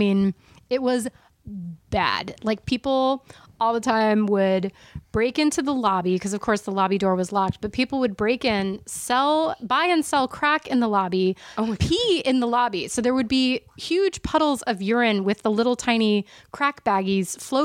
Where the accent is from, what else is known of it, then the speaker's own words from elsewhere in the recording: Philadelphia, Pennsylvania, United States; No, we're from the Philadelphia area, the main line of Philadelphia.